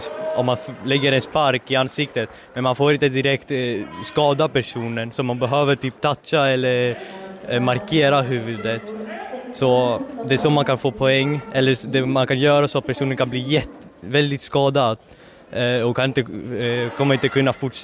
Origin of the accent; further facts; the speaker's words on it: Greece; now in Stockholm, Sweden; Nej, jag kommer från Grekland och jag bor i Stockholm.